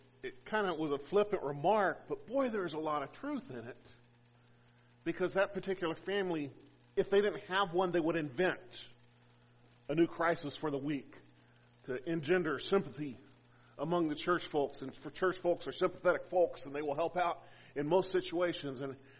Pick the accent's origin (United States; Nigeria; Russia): United States; Albuquerque, New Mexico; now in Arizona, United States; That's not a real problem here in Arizona. But growing up in Albuquerque, there was always somebody on a cold morning would try and encourage you to lick the metal fence post